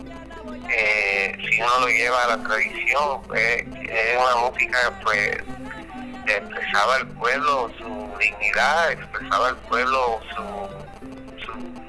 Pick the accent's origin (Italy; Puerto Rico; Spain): Puerto Rico; Y así es en mi comunidad, pues soy puertorriqueño, boricua